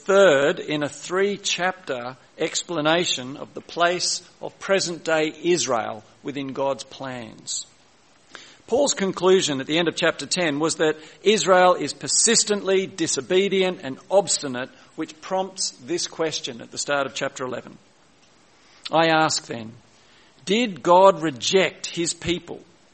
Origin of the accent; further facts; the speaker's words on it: Carlingford, New South Wales, Australia; I was growing up in Carlingford 50 years ago